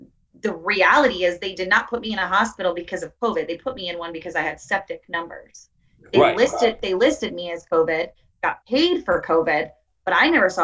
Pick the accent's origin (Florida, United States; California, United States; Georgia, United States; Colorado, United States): Florida, United States; Tampa; Well, I'm from Tampa